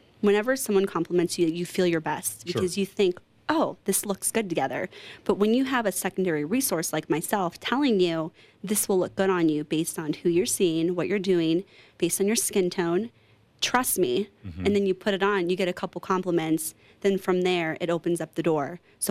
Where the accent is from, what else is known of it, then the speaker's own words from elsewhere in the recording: Florida, United States; So I'm from Florida, went to Florida State University, graduated in 2010